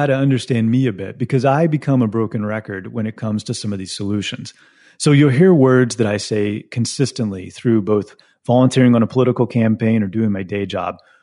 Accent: the South, United States; And growing up in the South, that's a big deal. And so I almost have been acculturated to talking politics my entire life.

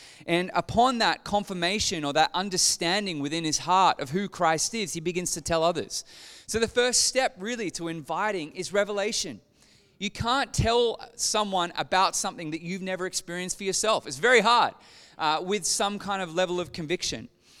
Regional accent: Newcastle, New South Wales, Australia; So I grew up in Newcastle.

